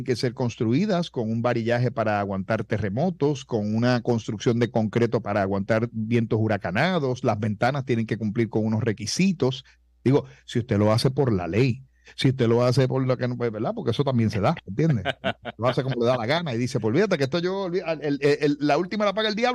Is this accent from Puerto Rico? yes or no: yes; Puerto Rico